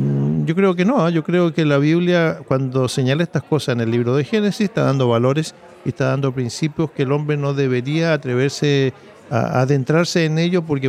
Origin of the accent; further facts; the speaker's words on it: Valparaíso, Chile; born there; Yo veo ya mi propia ciudad donde yo nací, en Valparaíso